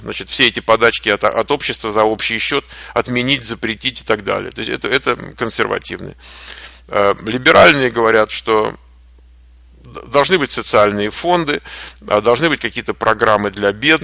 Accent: Moscow, Russia; вот я человек, который вырос в Москве

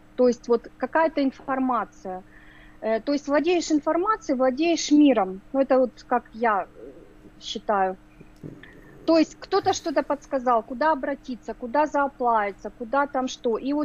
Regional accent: Cherkasy, Cherkasy Oblast, Ukraine; Мы из Украины, из города Черкасы.

